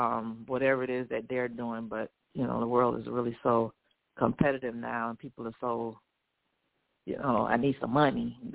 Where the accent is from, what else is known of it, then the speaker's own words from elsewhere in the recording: Bahamas; You know, I'm from the Bahamas, so once you're born there, you don't lose your, you know, citizenship.